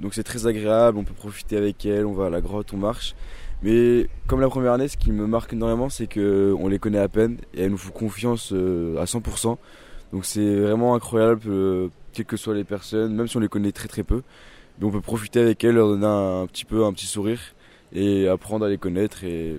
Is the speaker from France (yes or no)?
yes; Pau, Nouvelle-Aquitaine, France; 18 ans. Moi, comme Joseph, je suis de Pau. Parce que moi, là, je suis à Tarbes, parce que je suis en STAPS, c'est une fac de sport.